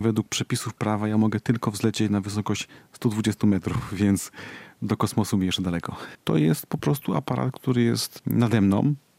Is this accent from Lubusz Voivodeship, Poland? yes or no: no; Radlin, Silesian Voivodeship, Poland; Wychowałem się w bloku w Radlinie, gdzie z jednej strony patrzyłem na kopalnię, na koksownię